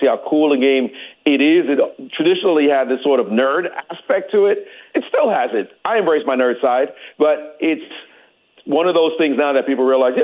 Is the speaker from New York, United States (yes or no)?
yes; Brooklyn, New York, United States; I grew up in Brooklyn playing chess, Brooklyn, New York, and I played chess in the parks where they were trash-talking while you were playing.